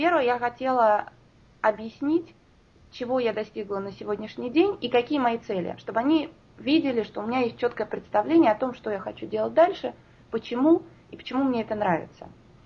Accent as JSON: {"language": "Russian", "region": "Moscow", "country": "Russia", "tie": "born or raised there", "said": "Родилась и выросла в Москве, я из большого города. Я люблю большие города."}